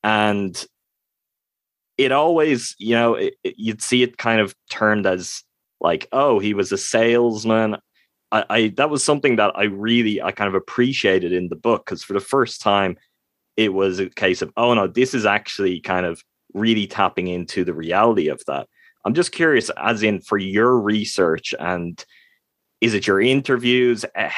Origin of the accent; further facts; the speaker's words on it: Ireland; I'm from Ireland, so I'm a European.